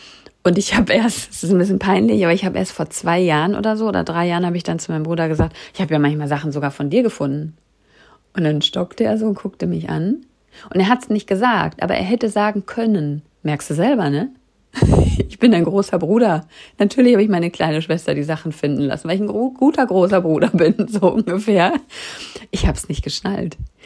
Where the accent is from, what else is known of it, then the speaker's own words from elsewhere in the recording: Bochum, North Rhine-Westphalia, Germany; Da bin ich in meiner Heimat unterwegs gewesen, in Bochum